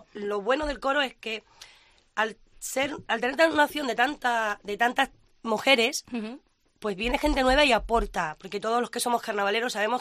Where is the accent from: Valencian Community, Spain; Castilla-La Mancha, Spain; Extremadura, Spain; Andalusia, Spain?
Extremadura, Spain; Mérida; como me ha pasado a mí aquí en Mérida, porque yo soy muy, muy de Mérida.